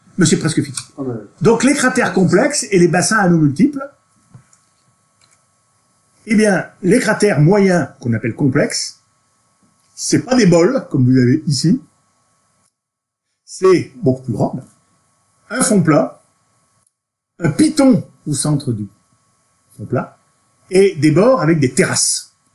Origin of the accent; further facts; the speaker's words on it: Auvergne-Rhône-Alpes, France; Je suis auvergnat, je me permets d'accueillir les auvergnats.